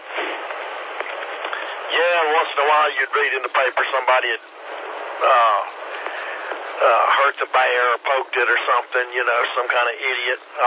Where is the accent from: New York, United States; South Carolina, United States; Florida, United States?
South Carolina, United States; Greenville; Well, I was born in Greenville, at Spartanburg, and grew up in Greenville, but we lived in North Carolina for a while. I think about 5 years.